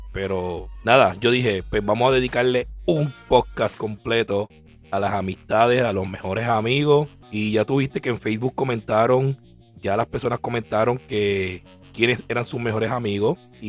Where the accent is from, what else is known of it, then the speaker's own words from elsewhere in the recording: Puerto Rico; now in United States; Ese hombre me recibió en su casa cuando yo me mudé de Puerto Rico a Estados Unidos.